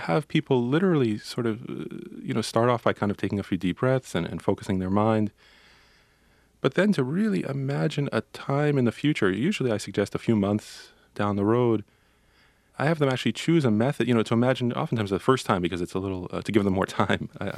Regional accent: United States; And my goodness, as an American, you know, I'd never seen something like that.

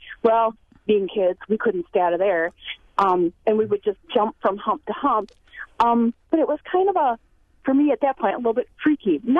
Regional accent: Rosendale, Wisconsin, United States; When I was a kid, I grew up in Rosendale and didn't know much about marshes

